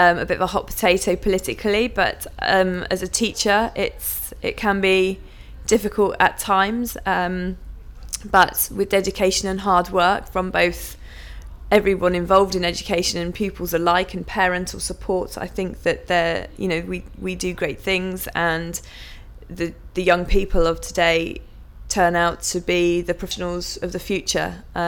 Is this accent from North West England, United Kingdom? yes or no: no; Fordingbridge, South West England, United Kingdom; also born or lived in Salisbury; I was born in Oddstock Hospital in Wiltshire, in Salisbury, so I haven't ever really travelled too far away from the point where I was born. Lived in Fordingbridge. My mum and dad still live in the house where I grew up